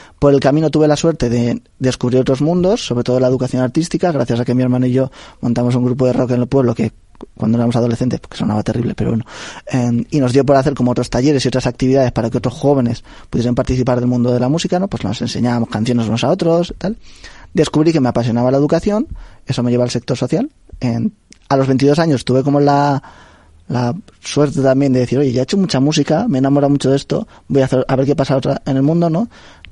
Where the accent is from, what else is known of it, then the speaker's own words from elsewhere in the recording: Manzanares, Castilla-La Mancha, Spain; born there; nací en Manzanares, en Ciudad Real, pueblo precioso y maravilloso.